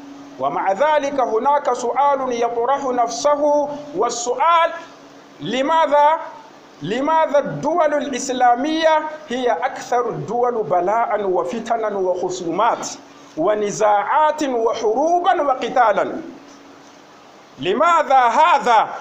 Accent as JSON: {"language": "Arabic", "country": "Niger", "said": "بلادنا النيجر"}